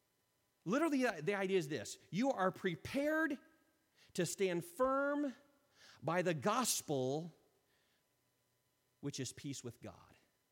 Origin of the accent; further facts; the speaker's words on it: United States; I'm American, not Russian.